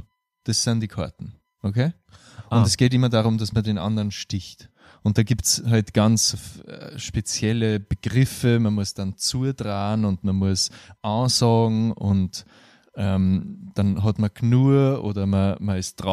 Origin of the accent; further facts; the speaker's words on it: Austria; bei uns in Österreich